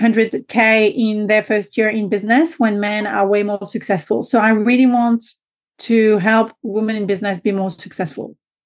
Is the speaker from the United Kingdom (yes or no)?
no; France; accent: French; English is a second language; moved away as an adult; now in Australia; I am French, so you may already have noticed my accent by then. I moved to Australia about 10 years ago